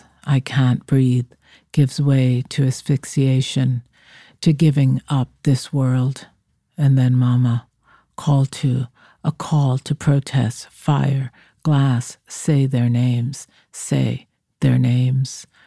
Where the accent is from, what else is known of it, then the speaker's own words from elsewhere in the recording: Bronx, New York, United States; You know, I grew up in the Bronx, in the North Bronx. I went to Cardinal Spellman High School and St. Philip and James Middle School. There were Catholic schools.